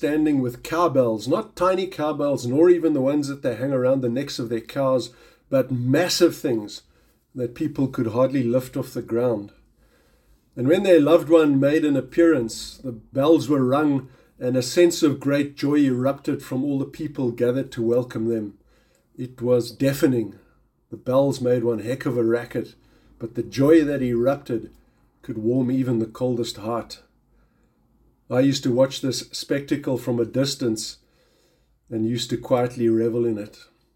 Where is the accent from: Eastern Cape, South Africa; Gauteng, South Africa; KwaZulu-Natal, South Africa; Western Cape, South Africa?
Western Cape, South Africa; Cape Town; I'm from Cape Town, and Cape Town is a rather special place to come home